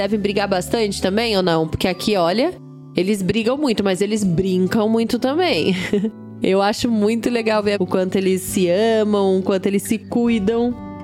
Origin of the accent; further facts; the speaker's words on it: Campinas, São Paulo, Brazil; A gente é de Campinas, em São Paulo.